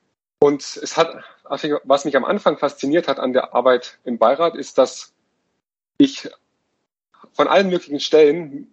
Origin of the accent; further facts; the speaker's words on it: Bavaria, Germany; ich komme aus der Nähe von München, bin 23 Jahre alt und studiere in München zurzeit Informatik